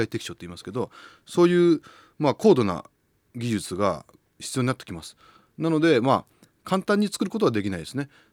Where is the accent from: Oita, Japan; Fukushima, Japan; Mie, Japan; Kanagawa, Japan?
Kanagawa, Japan; Yokosuka; 僕もともと生まれ育ちが横須賀市の田浦という葉山の双子山の隣にある山の上で生まれて山の上で育ったんですよ。